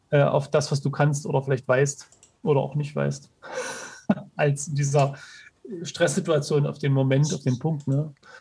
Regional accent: Dessau, Saxony-Anhalt, Germany; Also ich komme ja aus Dessau ursprünglich

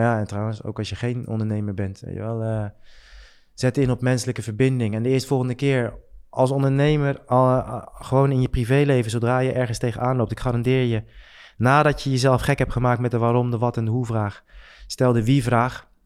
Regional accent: Netherlands; er zijn 7 verschuivingen die wij als Nederlanders in het Westen in ieder geval hebben gemaakt de afgelopen jaren

